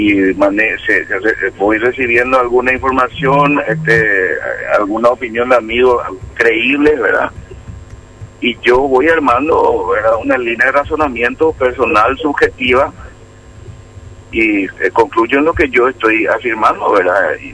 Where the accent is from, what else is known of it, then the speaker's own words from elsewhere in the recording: Paraguay; como paraguayo y como colorado